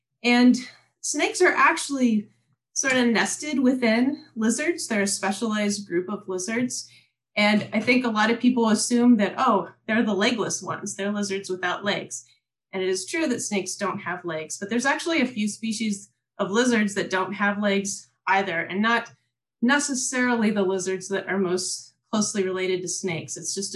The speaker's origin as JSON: {"language": "English", "region": "Kentucky", "country": "United States", "tie": "born or raised there", "said": "I grew up in Kentucky, so there were a lot of salamanders there"}